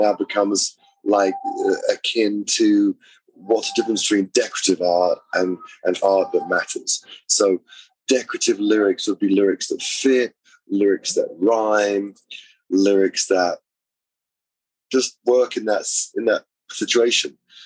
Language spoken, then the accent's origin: English; London, United Kingdom; I'm from London. I'm from the streets of London.